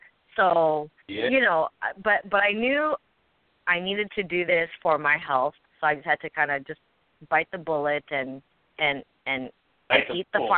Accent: Philippines; You know, I'm Filipino.

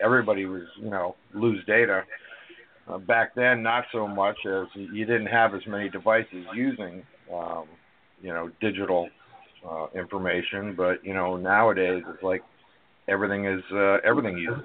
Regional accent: Canada; now in United States; I left Canada. I'm originally from Canada, so I left Canada and came down here to the U.S.

